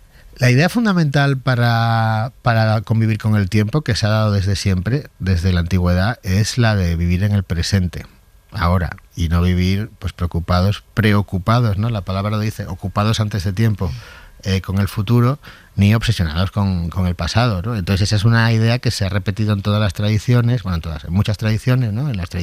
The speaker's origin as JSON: {"language": "Spanish", "region": "Asturias", "country": "Spain", "tie": "born or raised there", "moved": "as an adult", "lives_now": "Madrid, Spain", "said": "fue la edad a la que yo llegué a Madrid a vivir, desde Asturias, desde mi Asturias natal."}